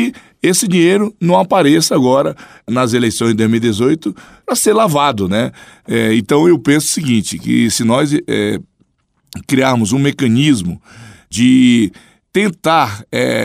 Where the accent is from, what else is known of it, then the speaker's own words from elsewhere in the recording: Acre, Brazil; principalmente lá no meu estado do Acre.